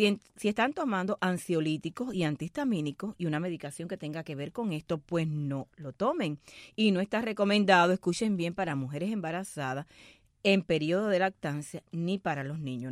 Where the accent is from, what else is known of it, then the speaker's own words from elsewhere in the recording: Cuba; Laura estás en mi tierra, la tierra caliente por ir para allá, Holguín, Santiago y todos esos lugares.